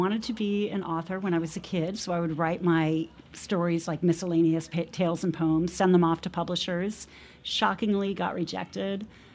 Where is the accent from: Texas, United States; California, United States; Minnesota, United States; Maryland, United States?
Maryland, United States; also born or lived in New York; I was born in New York, but I've lived in Maryland most of my life.